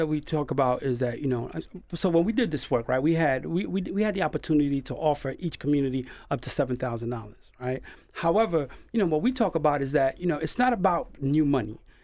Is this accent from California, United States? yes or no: no; New York City, New York, United States; I'm originally from New York City, in the Bronx, and in Harlem. And a lot of, you know, a lot of people in my community there, we were already at the bottom.